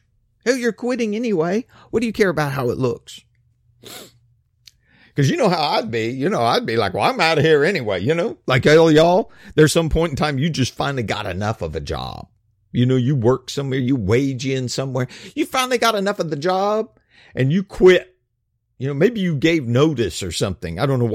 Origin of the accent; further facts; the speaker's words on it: Georgia, United States; I'm back in my home state of Georgia.